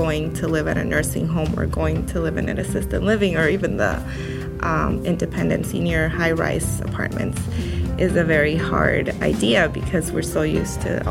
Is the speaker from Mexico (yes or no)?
yes; Mexico; now in United States; I am from Mexico. I have been living here in the U.S. for over 20 years.